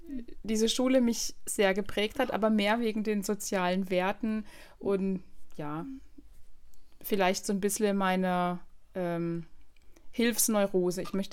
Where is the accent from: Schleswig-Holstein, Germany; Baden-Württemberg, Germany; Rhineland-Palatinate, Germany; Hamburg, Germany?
Baden-Württemberg, Germany; Neuershausen; Aufgewachsen bin ich in Neuershausen, das ist ein Nachbarort von Eichstätten, also tatsächlich ganze 6 Kilometer entfernt von Eichstätten.